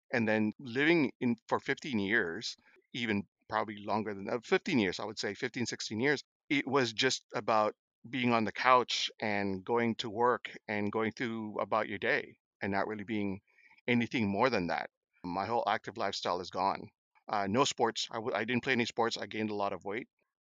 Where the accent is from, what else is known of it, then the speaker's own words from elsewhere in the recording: Philippines; Being, I don't know if I'm stereotyping here, but being Filipino, I played basketball, of course.